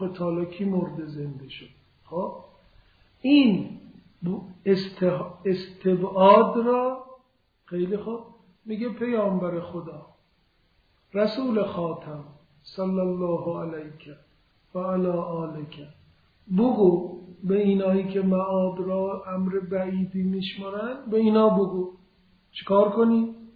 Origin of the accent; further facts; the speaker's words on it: Isfahan, Iran; میدان نقش جهان، من از وقت که راه افتادم توی میدون راه افتادم، این میدون برای من یه چیز عادی شده است.